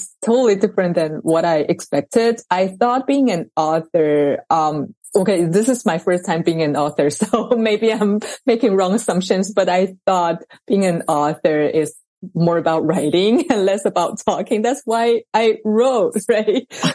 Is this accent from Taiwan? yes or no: yes; Taiwan; now in United States; I grew up in Taiwan and I went to the United States for graduate school and the big part of my career is actually in the United States.